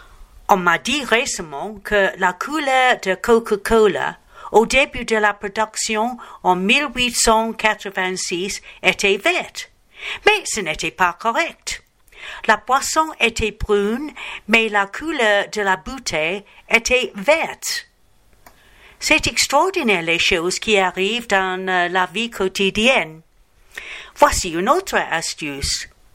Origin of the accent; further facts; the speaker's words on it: England, United Kingdom; French is a second language; now in France; je suis anglaise et maintenant mon mari et moi, nous sommes ici en France en permanence.